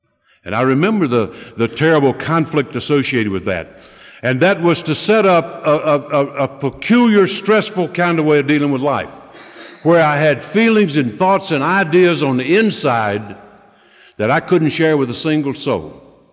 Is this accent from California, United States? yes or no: no; South Carolina, United States; born there; I don't admit it often, but I was born just south of here in Oconee County, South Carolina.